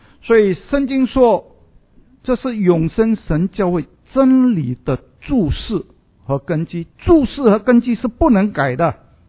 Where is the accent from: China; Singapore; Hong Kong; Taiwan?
Singapore; 我们的政府说两个就够了我们新加坡人十分听话